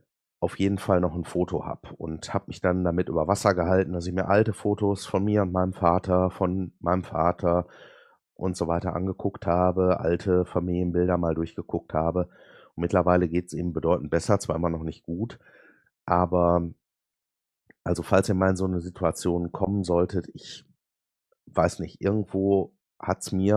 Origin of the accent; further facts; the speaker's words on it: Duisburg, North Rhine-Westphalia, Germany; bin ich dann die 230, 240 Kilometer da in meinen alten Heimatort ins Ruhrgebiet gefahren, nach Duisburg